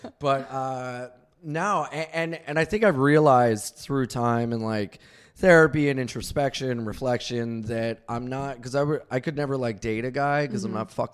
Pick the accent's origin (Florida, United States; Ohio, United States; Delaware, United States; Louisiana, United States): Delaware, United States; as we said, I'm from Delaware